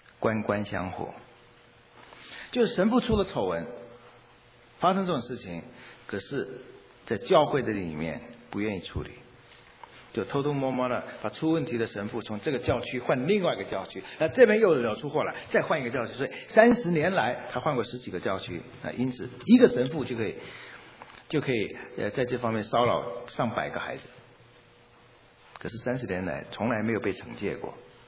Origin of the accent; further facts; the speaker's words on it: China; 我们中国人说法就是一个人犯了罪，判刑多少年，褫夺公权几年